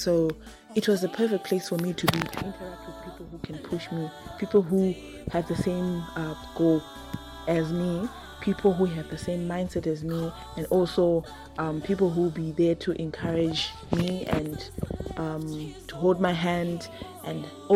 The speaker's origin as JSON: {"language": "English", "town": "Kwekwe", "region": "Midlands", "country": "Zimbabwe", "tie": "born or raised there", "lives_now": "Francistown, Botswana", "said": "I'm 28 years old, going on 29. I was born and bred in Kwekwe, Zimbabwe, and currently I am staying in Francistown, Botswana for now."}